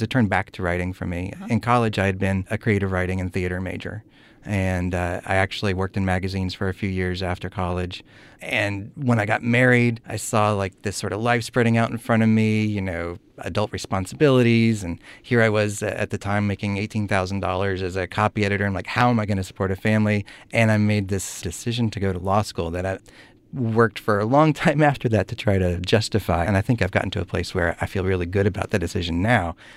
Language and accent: English; Selma, Alabama, United States; I grew up in Selma, Alabama in the 80s into the early 90s